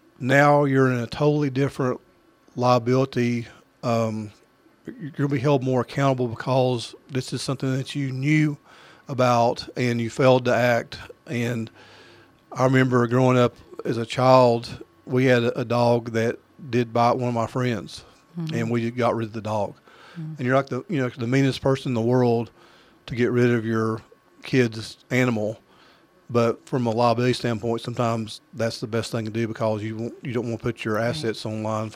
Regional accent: United States; it was perfectly acceptable back when I was growing up in Clay County.

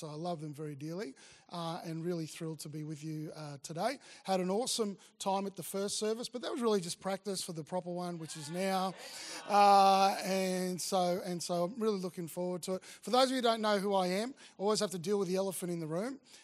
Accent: Nunawading, Victoria, Australia; now in Gold Coast, Australia; It's a bit of a homecoming for me because I grew up in Nunawading. And so basically I'm just another Victorian up on the Gold Coast. I went to school at Donvale Christian College back in the day. And so I used to work in Blackburn too, by the way.

